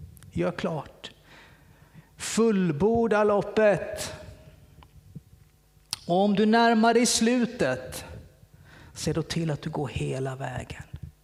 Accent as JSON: {"language": "Swedish", "town": "Kalmar", "region": "Kalmar County", "country": "Sweden", "tie": "born or raised there", "said": "När jag växte upp i Kalmar så hade man kyrkan på tredje våningen."}